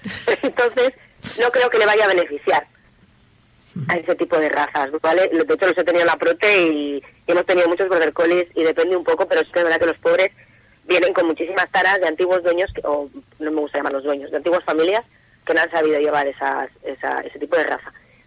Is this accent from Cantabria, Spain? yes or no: yes; Castro Urdiales, Cantabria, Spain; En Laredo, yo soy de Castro, pero trabajo allí.